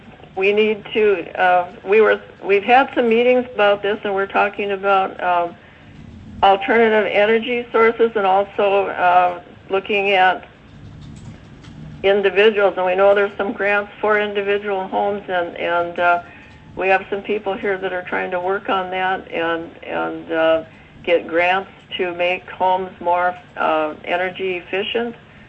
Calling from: Ambler, Alaska, United States; I'm calling in from Ambler, Alaska, up in Northwest Arctic.

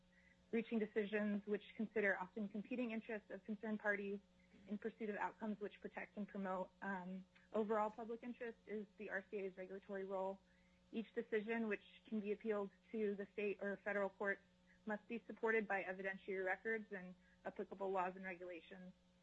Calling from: Anchorage, Alaska, United States; I'm calling in from Anchorage

